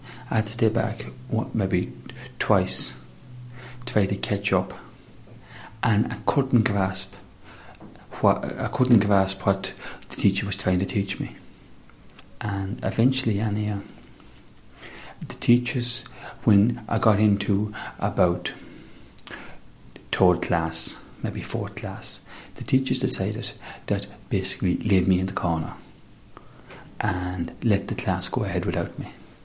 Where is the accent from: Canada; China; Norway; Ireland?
Ireland; Connacht; I'm from South Leithrim.